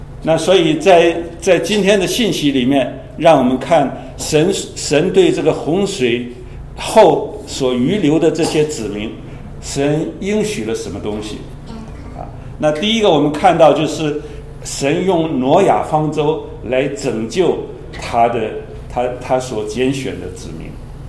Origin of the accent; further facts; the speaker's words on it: Taiwan; 其实我小的时候在台湾，每一次下过雨，这个天刚刚晴的时候就有彩虹啊